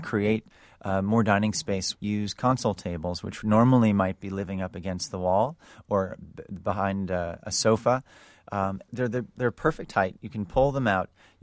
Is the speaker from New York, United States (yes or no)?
yes; New York City, New York, United States; I'm from New York City, and people crowd into these tiny little restaurants